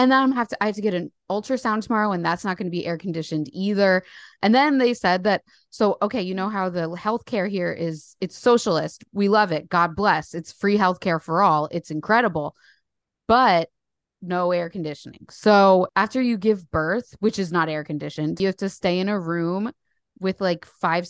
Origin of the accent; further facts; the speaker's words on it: New Jersey, United States; now in United Kingdom; I'm from New Jersey. I live in the UK.